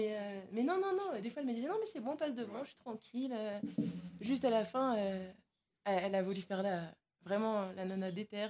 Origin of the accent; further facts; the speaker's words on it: Auvergne-Rhône-Alpes, France; moi, je viens de l'Ain, qui est un endroit très très plat en France. Mais j'ai fait mes études à Mâcon, donc en Bourgogne du Sud.